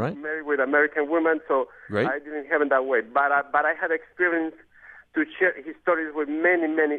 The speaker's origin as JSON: {"language": "English", "country": "Guatemala", "said": "My opinion regarding to this issue is that I am from Guatemala."}